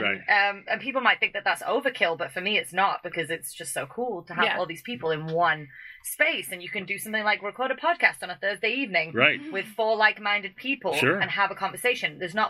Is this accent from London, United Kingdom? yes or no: no; Sale, North West England, United Kingdom; And I'm from a small town, so I'm from Manchester, but I'm from a little sub-town called Sale.